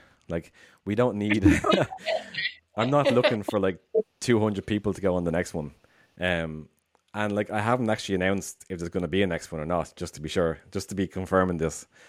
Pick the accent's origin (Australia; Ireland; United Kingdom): Ireland; Dublin, Leinster; like, I'm from Dublin and I don't really go into the parade.